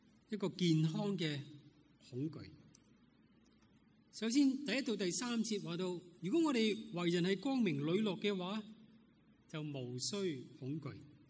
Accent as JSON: {"language": "Chinese", "country": "China", "said": "正如我们中国人，我们见到有些食物变坏了，发霉了，那我们就会丢了它。"}